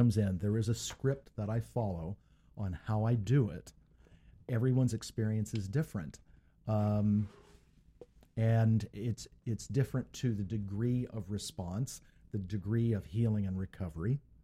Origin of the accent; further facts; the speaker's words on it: Pittsburgh, Pennsylvania, United States; Well, I'm from Pittsburgh, so.